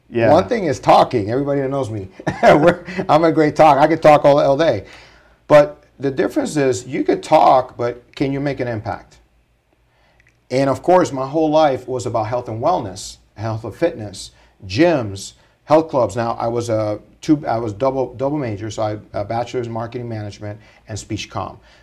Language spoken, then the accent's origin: English; Santurce, Puerto Rico; So originally, I'm from Puerto Rico. I was born in Santurce, Puerto Rico.